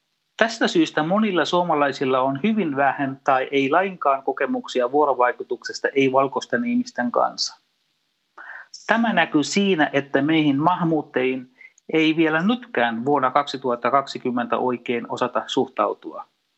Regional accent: Sri Lanka; kotimaassani Sri Lankassa.

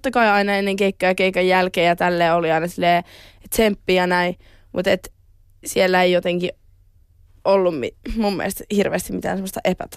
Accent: Jyväskylä, Central Finland, Finland; musta tuntui, että mä tulin vähän Jyväskylästä silleen puskista

